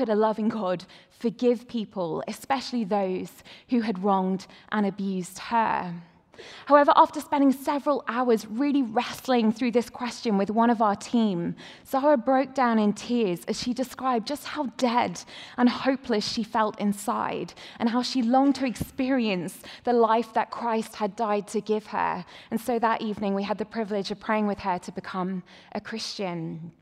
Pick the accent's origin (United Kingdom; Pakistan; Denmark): United Kingdom; accent: British; moved away as an adult; now in Atlanta, United States; You can tell by my accent, I'm definitely not from around here, though it was really great to hear a fellow British accent up on the screen earlier. Vince and I moved about 6 months ago to Atlanta